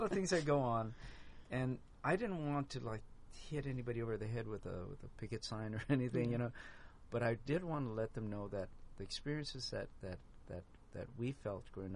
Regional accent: Los Angeles, California, United States; it comes from the experience of me growing up in East Los Angeles

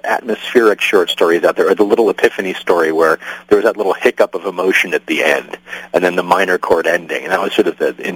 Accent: Pittsburgh, Pennsylvania, United States; Yes, I've moved back to Pittsburgh, my hometown.

